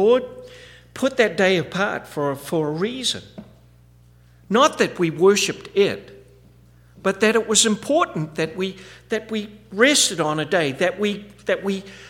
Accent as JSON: {"language": "English", "country": "New Zealand", "tie": "born or raised there", "moved": "yes", "said": "I remember when I grew up back in New Zealand, when I left there, there was no Saturday and Sunday shopping at all."}